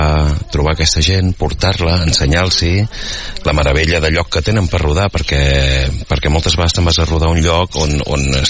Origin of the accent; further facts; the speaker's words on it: Calella, Catalonia, Spain; visc fora, visc com a un poblet a les afores de Madrid des de fa molts anys, però per mi Calella és la meva ciutat, és d'on soc i d'on em sento.